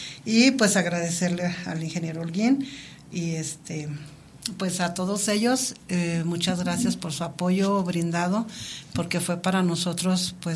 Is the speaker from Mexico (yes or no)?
yes; Durango, Mexico; Es muy bonito cuando te preguntan de dónde eres, de Durango, y dónde queda eso. Pues allá al norte del país de México.